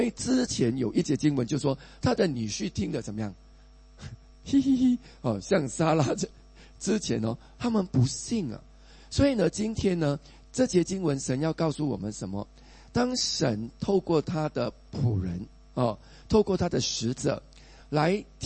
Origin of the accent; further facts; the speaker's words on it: Singapore; 我们身为新加坡人住在这个土地